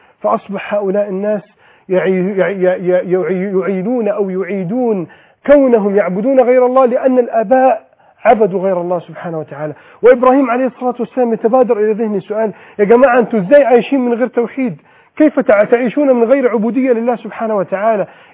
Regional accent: Egypt; بلدنا مصر

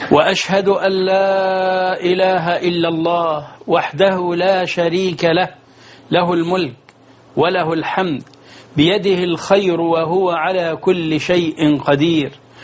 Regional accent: Egypt; أنعم على بلدنا مصر

